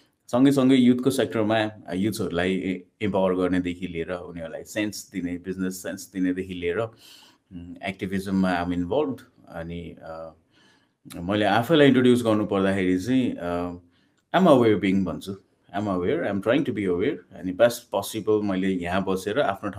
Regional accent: Tansen, Lumbini Province, Nepal; also born or lived in Palpa / Nawalparasi / Butwal; त्यहाँ बस्न गाह्रो भनेर मलाई एड्याप्ट हुन गाह्रो भयो भएर, अनि they took me to Tansen. म क्लास फोरमा हुँदाखेरि

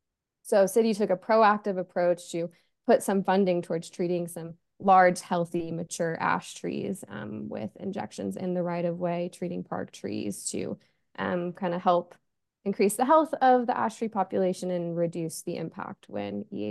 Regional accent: Virginia, United States; I'm originally from Virginia. A lot of forests out there. I grew up with a forest in my backyard. Always loved trees. went to school in Virginia for undergrad

